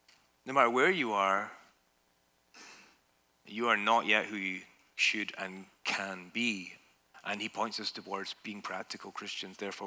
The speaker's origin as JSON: {"language": "English", "region": "Scotland", "country": "United Kingdom", "said": "because I'm Scotland, because I'm Scottish. And I lived so close to that epicenter of golfingness."}